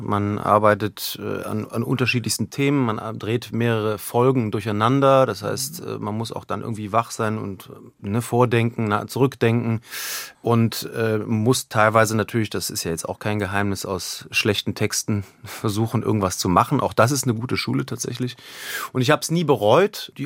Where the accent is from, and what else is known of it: Cologne, North Rhine-Westphalia, Germany